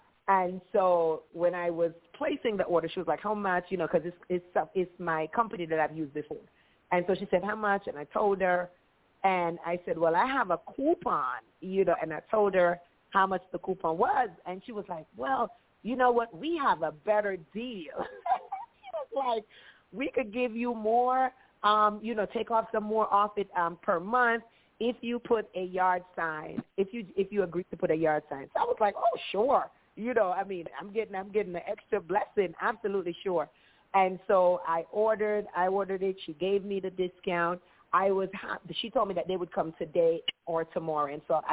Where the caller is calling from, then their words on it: Maryland, United States; I had caused, you know, where I live, I'm calling from Maryland, so where we live, my home is heated with oil